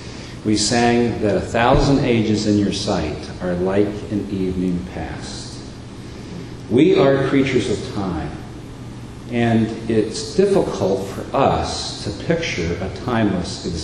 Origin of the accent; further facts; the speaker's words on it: Colorado, United States; I grew up in Colorado, so I know what the mountain ranges look like.